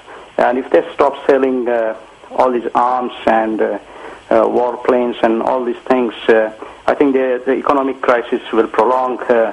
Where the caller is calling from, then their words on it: Yorkshire and the Humber, United Kingdom; I'm calling from West Yorkshire in England.